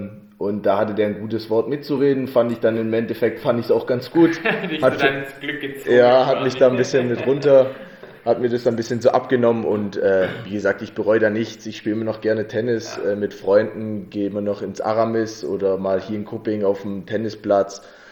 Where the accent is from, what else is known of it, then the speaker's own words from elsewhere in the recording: Oberjesingen, Baden-Württemberg, Germany; Gebürtig bin ich aus Oberjesingen, bin da ich aufgewachsen und wohne da immer noch.